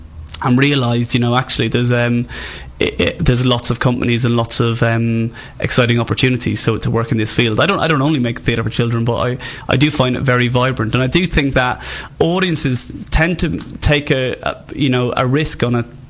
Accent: Ireland; accent: Irish; I'm from Ireland, I'm not just putting on the accent.

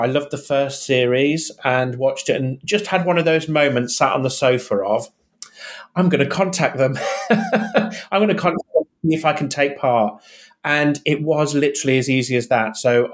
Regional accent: England, United Kingdom; moved away; I have lived down south now for 22 years. I'm originally from the Midlands.

